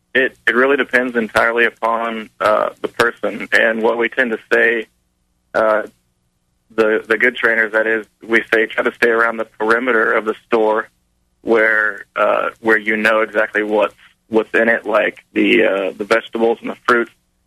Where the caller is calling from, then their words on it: Dallas, Texas, United States; I'm from Texas, Dallas area.